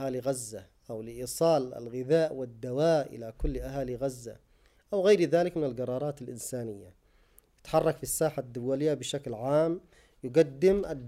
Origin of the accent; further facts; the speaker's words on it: Yemen; ومن ذلك العدوان على بلدنا اليمن